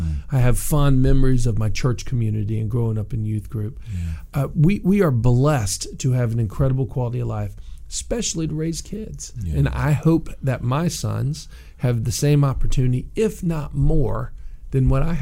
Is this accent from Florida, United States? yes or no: yes; Tallahassee, Florida, United States; also born or lived in Hialeah; I was raised in Tallahassee.